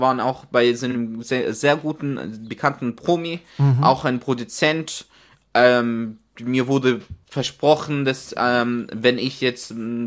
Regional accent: Syria; German is a second language; now in Germany; also ich war in Syrien, meine Kindheit wurde zerstört sozusagen. Meine Erinnerungen an Syrien sind jetzt gute

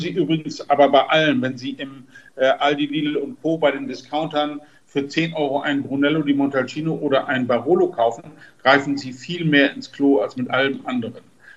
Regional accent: Lower Saxony, Germany; wenn Sie Ihr Leben lang im Emsland, wo ich herkomme

